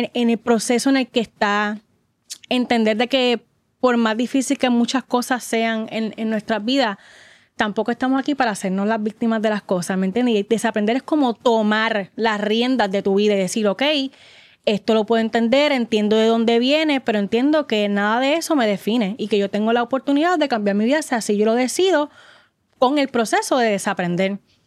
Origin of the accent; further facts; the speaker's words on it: Arecibo, Puerto Rico; Yo vengo de Arecibo, del campo de Arecibo.